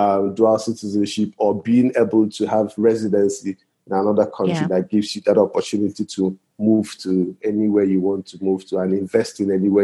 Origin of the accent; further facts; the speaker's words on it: Nigeria; I'm Nigerian as well, so I know how to.